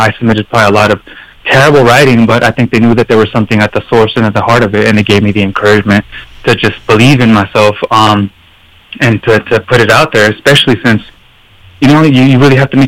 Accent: Yakima, Washington, United States; So I was born and raised in what I say, you know, Raymond Carver cowboy country, you know, in Yak

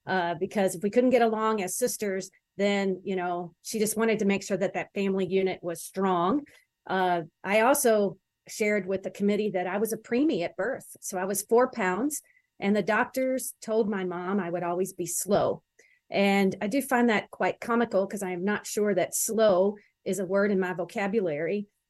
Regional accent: Louisville, Kentucky, United States; also born or lived in Owensboro; And I was born in Owensboro, Kentucky, Western Kentucky, but our family moved to Louisville, Kentucky.

